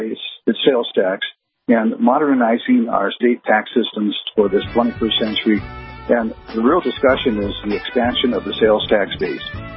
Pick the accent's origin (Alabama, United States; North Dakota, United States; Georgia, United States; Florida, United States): North Dakota, United States; Mandan; I don't believe Mandan, my hometown, raises enough property tax to pay for police and fire department.